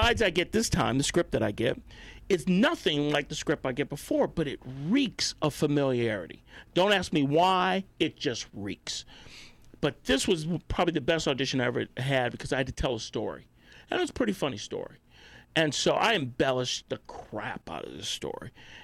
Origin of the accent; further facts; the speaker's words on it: Jamaica; I go, I'm Jamaican. I need as many jobs as I can get, Mark.